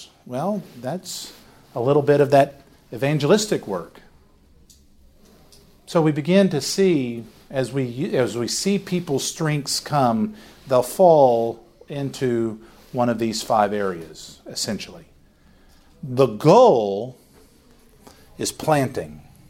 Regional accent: the South, United States; I remember growing up thinking, man, I grew up in the Bible Belt.

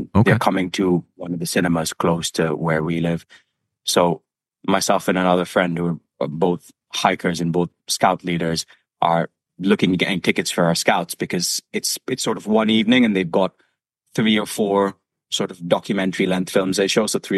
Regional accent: Abu Dhabi, United Arab Emirates; And sort of growing up in Abu Dhabi, I don't think I ever thought it was accessible in the same way

